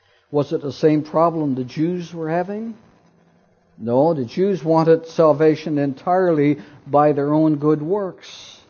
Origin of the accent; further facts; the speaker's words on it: Newfoundland and Labrador, Canada; The thing is, growing up in Newfoundland, you know, the sheep and the cows and the horses, in the springtime when they plant their gardens, they put all the animals outside, and they were on the road.